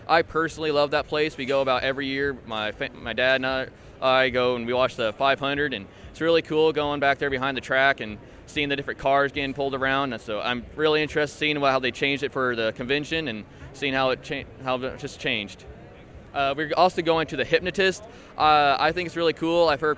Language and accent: English; Raymond, Illinois, United States; I'm from Raymond, Illinois.